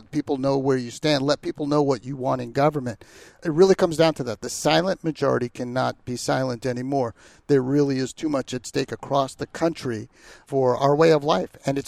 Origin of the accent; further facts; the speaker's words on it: New York, United States; I grew up in New York as well.